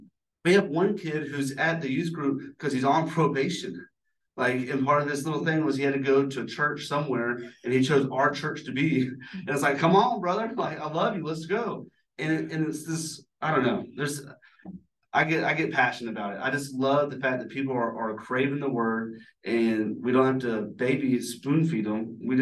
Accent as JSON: {"language": "English", "region": "Georgia", "country": "United States", "said": "pronounced probably the same because I'm from Georgia."}